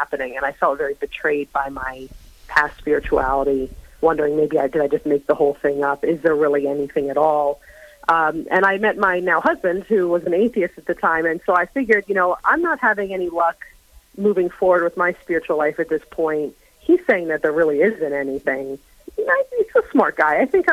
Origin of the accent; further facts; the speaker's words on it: Bible Belt, United States; I was surrounded by a lot of non-denominational Christians growing up in the Bible Belt.